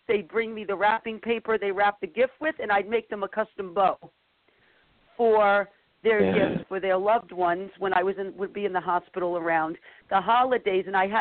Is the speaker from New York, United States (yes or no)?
yes; Bronx, New York, United States; also born or lived in New Rochelle; now in Fishkill, United States; And so I growing up, I actually originally from the Bronx, New York. I'm from the Bronx. And then we moved to New Rochelle, and we finally ended up in Fishkill, New York